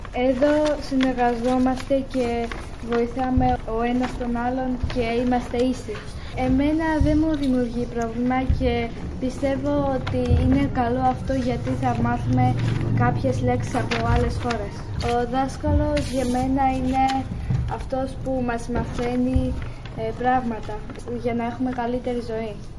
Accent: Georgia; και κατάγομαι από τη Γεωργία.

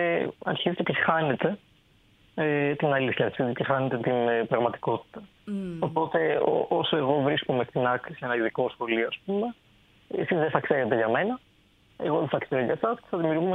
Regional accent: Komotini, Eastern Macedonia and Thrace, Greece; εγώ είμαι από την Κομοτηνή.

